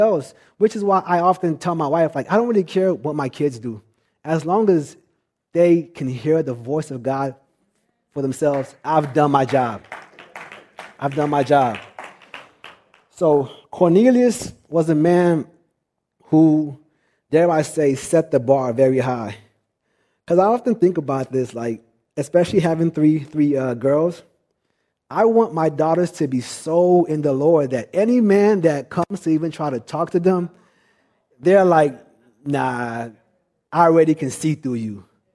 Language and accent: English; Nigeria; See, being Nigerian, one of the things I learned early at a young age, and this is not a knock on my people